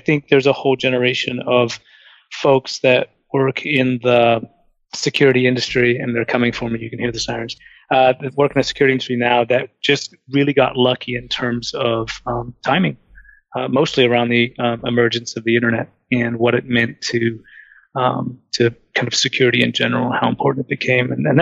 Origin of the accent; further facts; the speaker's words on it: New Zealand; I grew up in New Zealand on a sheep farm in an iron sand mining community